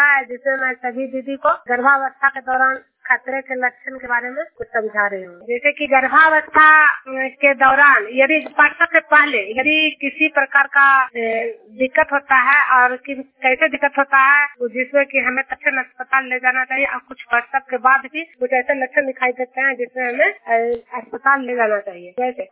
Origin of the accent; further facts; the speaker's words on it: Hilsa, Bihar, India; मैं नालंदा जिला हिलसा प्रखंड जुनियर गांव से की निवासी हूँ।